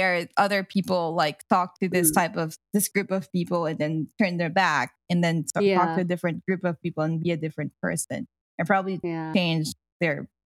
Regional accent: Philippines; first language Tagalog; English is a second language; My native language is called Tagalog in the Philippines.

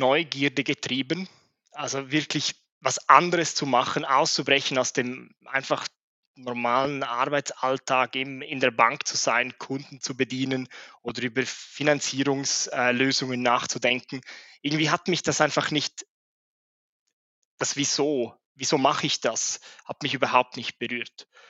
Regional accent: Chur, Graubünden, Switzerland; der erste Schritt war schon mal aus Chur, meiner Heimatstadt, rauszugehen.

